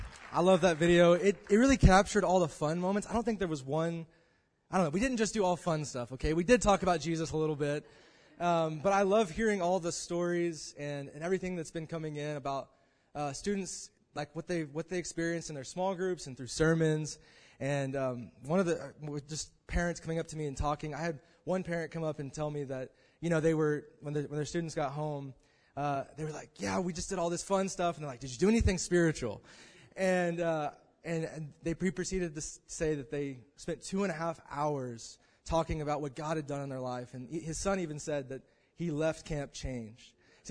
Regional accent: Broken Arrow, Oklahoma, United States; See, I grew up in Tulsa, Oklahoma, if you guys didn't know.

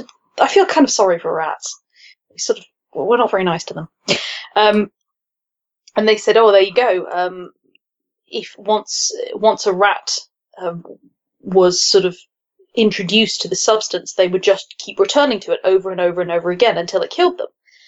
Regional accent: London, United Kingdom; born there; I was born in London, but I'm not from London." Like, up until that point, you know, up until recently, I'd barely spent any time in London at all. And even now, you know, I've barely spent any time in London. I would not call it my home.

